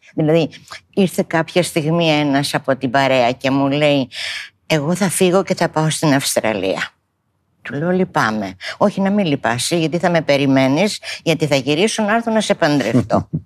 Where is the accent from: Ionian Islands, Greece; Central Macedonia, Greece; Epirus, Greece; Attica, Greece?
Attica, Greece; Athens; Η ηλικία μου είναι 79. Γεννήθηκα στην Αθήνα, μεγάλωσα στην Αθήνα.